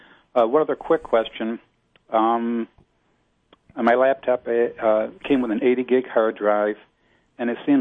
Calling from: Rochester, United States; Rochester.

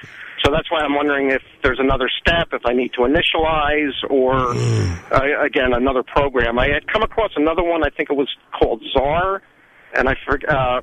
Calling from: Goshen, New York, United States; Goshen, New York.

